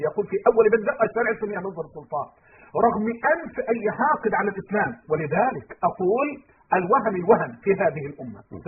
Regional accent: Egypt

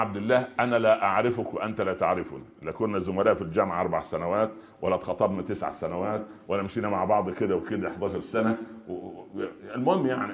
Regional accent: Upper Egypt, Egypt; وعندنا في الصعيد مثل جميل اقوله للاولاد اللي بيتزوجون كلهم

